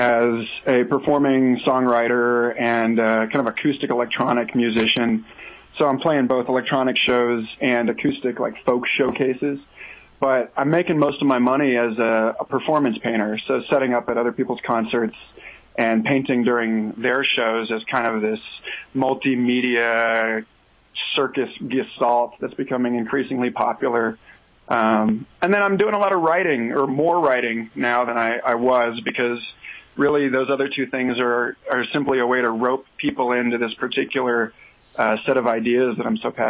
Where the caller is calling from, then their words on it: Boulder, Colorado, United States; I'm in Boulder, Colorado right now. The snow is melting.